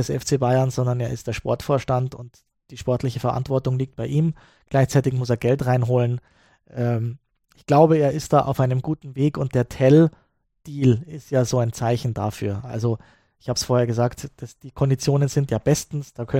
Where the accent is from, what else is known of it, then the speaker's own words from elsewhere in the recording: Glasgow, Scotland, United Kingdom; Ich komme aus Glasgow